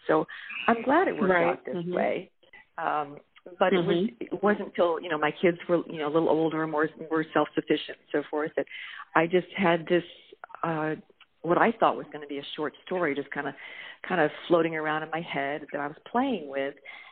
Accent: Connecticut, United States; I'm originally from Connecticut, and I had a lot of Connecticut readers saying, when are you going to set a story in Connecticut?

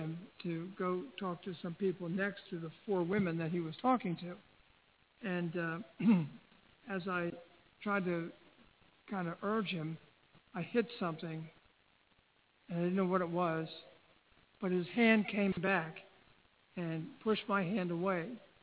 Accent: Baltimore, Maryland, United States; I was in Washington. I'm from Baltimore.

